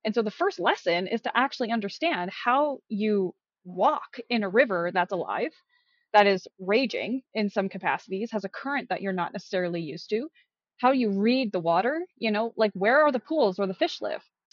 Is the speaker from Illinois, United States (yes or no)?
no; Pennsylvania, United States; also born or lived in North Carolina; now in Canada; I'm born in Canada. Then I moved to the US because my mom remarried. And so I grew up in Pennsylvania for my younger years. Then we moved to North Carolina